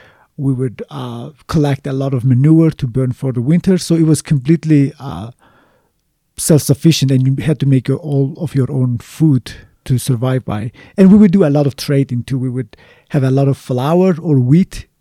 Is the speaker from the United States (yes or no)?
no; Eastern Anatolia, Turkey; I grew up in Eastern Turkey or Northern Kurdistan, depends on who you are, where it's the home of the wheat.